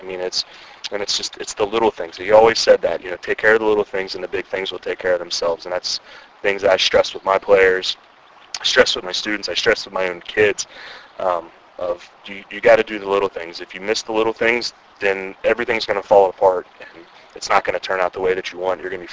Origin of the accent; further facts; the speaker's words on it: Cincinnati, Ohio, United States; I grew up in Price Hill until I was about 12, and then we moved over here.